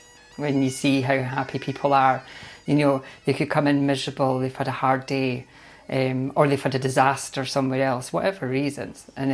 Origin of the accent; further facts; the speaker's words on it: Edinburgh, Scotland, United Kingdom; Oh, I'm from Edinburgh in Scotland. Or, you know, what's your nationality? Oh, I'm Scottish.